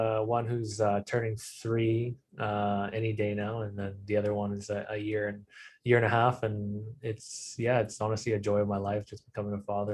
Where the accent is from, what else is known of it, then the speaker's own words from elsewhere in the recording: Richmond, British Columbia, Canada; So I grew up in Richmond in British Columbia and in Canada. And yeah, it was a nice little place to grow up because it wasn't too big, but wasn't too small as well.